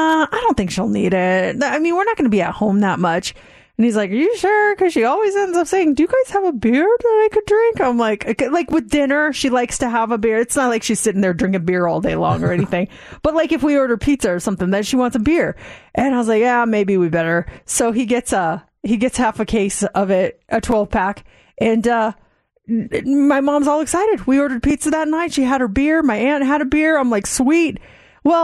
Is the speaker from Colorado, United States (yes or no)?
yes; Colorado, United States; I grew up in Colorado, right by Golden, Colorado, which is where Coors Light is Coors is manufactured.